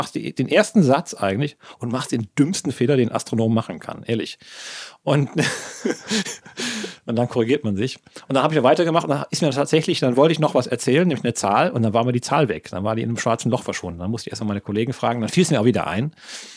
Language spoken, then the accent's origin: German; Rhineland, Germany; Ja, ich komme aus dem Rheinland, da macht man schon auch eine flockige Bemerkung.